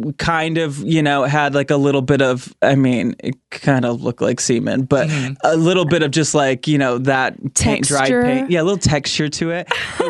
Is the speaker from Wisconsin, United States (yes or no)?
no; Michigan, United States; Michigan must have been like a good spot for them because I literally went to like 10 live tapings or whatever in my hometown.